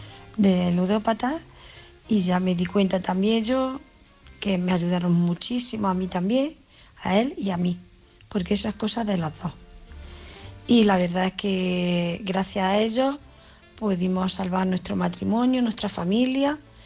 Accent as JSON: {"language": "Spanish", "town": "Jaén", "region": "Andalusia", "country": "Spain", "said": "soy corresponsal y de Jaén."}